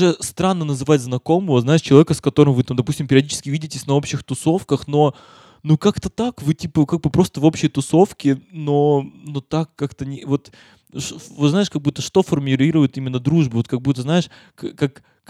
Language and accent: Russian; Birsk, Bashkortostan, Russia; я из Бирска, мы оба из маленьких городов